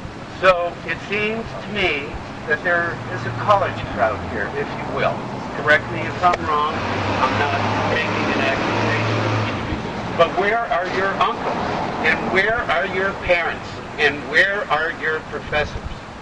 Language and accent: English; Cleveland, Ohio, United States; now in Montpelier, United States; I am age 54, and I am Jewish, and I am from Cleveland, Ohio, living in Montpelier.